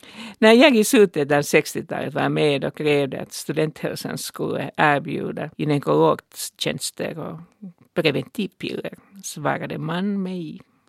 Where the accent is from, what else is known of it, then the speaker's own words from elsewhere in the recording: Helsinki, Uusimaa, Finland; Jag är född och uppvuxen i Berghäll i Helsingfors.